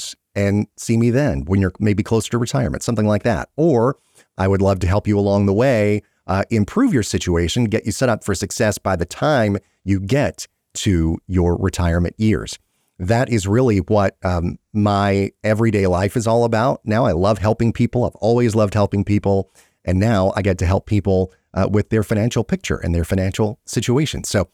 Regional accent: the South, United States; I can attest to that, especially growing up in the South.

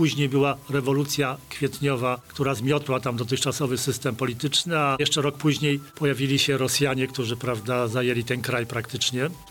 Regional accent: Ząbkowice Śląskie, Lower Silesian Voivodeship, Poland; Ja pochodzę z Ząbkowic Śląskich, to jest takie miasto u bramy Kotliny Kłodzkiej

